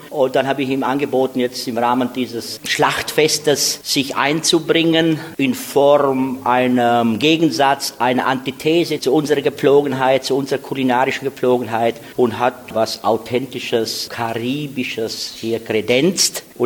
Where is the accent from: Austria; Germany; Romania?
Romania; Sântana, Arad County; accent: Banat German Sanktanna dialect; mit Meerrettich oder Krähen, wie es die Österreicher sagen oder wie es in unserem Sanktaner Dialekt verankert ist, und zwar mit Krie.